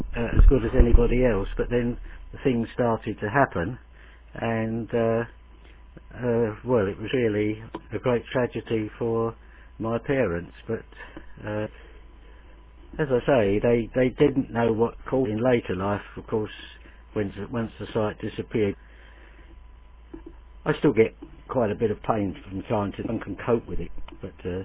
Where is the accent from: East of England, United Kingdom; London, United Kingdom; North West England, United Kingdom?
London, United Kingdom; born there; I was born in the East End of London in 1923, so I'm getting close to being an octogenarian. I first saw the light of day on the 28th of August, 1923